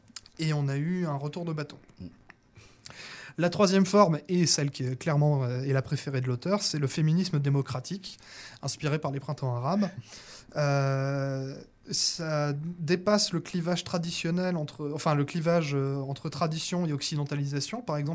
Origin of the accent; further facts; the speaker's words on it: Algeria; je suis algérien, donc je suis musulman.